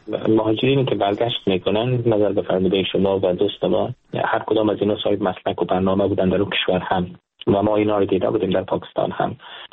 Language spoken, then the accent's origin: Persian; Afghanistan; moved away as an adult; also born or lived in Pakistan; now in United States; سال 2023 به افغانستان برگشتیم در حالی که ما یک مدت طولانی در پاکستان زندگی کردیم. من در افغانستان درس خواندم، در افغانستان بزرگ شدم